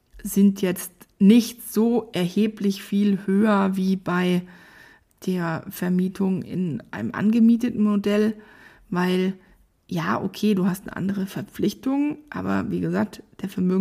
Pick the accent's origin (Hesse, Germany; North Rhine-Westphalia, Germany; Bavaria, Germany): Hesse, Germany; Frankfurt; meine Heimat, Standort Frankfurt